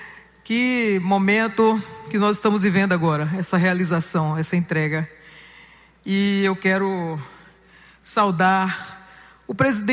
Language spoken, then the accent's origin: Portuguese; Salvador, Bahia, Brazil; E aí eu falo também como artista, como baiana, como soteropolitana.